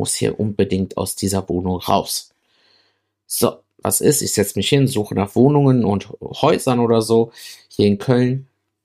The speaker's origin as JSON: {"language": "German", "region": "Southern Italy", "country": "Italy", "said": "Ich meine, wir kommen halt aus dem Süden auch. Auch Dorfgebiet."}